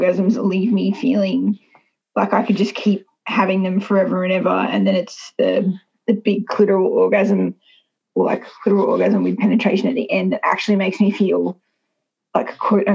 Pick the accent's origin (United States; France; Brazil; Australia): Australia; I am bisexual and I am Australian and I live in Australia, born in Australia.